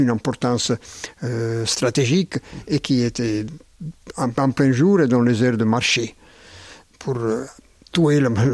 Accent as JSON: {"language": "French", "town": "Naples", "region": "Campania", "country": "Italy", "tie": "born or raised there", "first_language": "Neapolitan", "second_language": "French", "moved": "as an adult", "said": "Napoli, c'est ma ville natale. Et là où je suis grandi jusqu'à 18 ans. Et c'est une ville qui m'a donné ma langue maternelle, qui est le napolitain"}